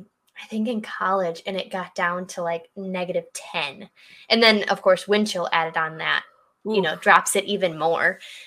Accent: Michigan, United States; But it will never, because I grew up in Michigan, I don't think it will ever be normal.

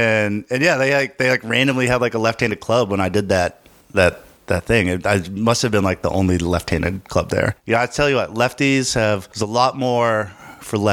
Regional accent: Dallas, Texas, United States; I grew up in Dallas, Texas.

